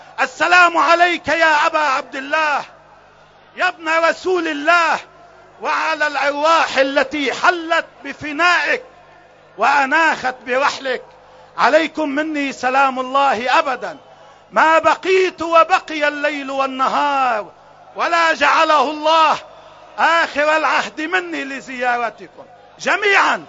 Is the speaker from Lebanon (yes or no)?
yes; Lebanon; على وحدتنا الوطنية كلبنانيين وعيشنا المشترك ومصيرنا الواحد